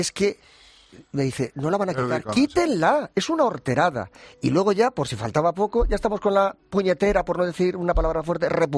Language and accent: Spanish; Talamanca de Jarama, Community of Madrid, Spain; Talamanca de Jarama.